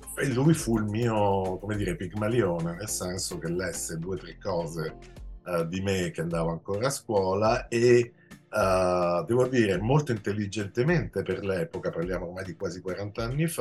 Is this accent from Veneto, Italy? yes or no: no; Rome, Lazio, Italy; born there; now in Milan, Italy; perché sono nato a Roma e poi sono venuto a Milano